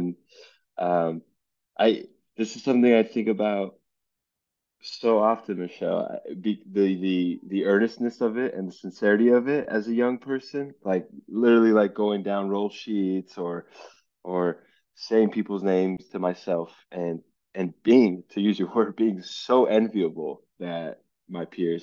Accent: Los Angeles, California, United States; At least that was my experience growing up in Los Angeles

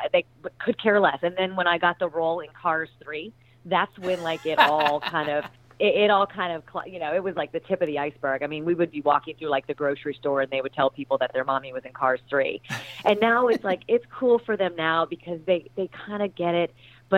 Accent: Fort Lauderdale, Florida, United States; but I grew up in Fort Lauderdale, Florida.

